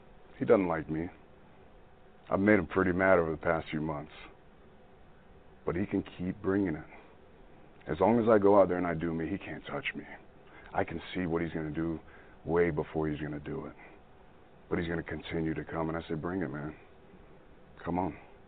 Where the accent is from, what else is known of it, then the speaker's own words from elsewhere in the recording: United States; What I represent as an American, as a man, as a family man